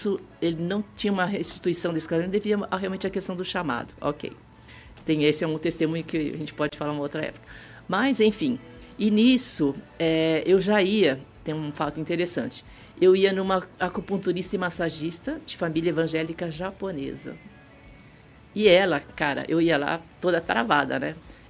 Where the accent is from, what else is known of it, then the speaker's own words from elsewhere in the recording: Paraguay; Não, não, eu sou a paraguaia da história.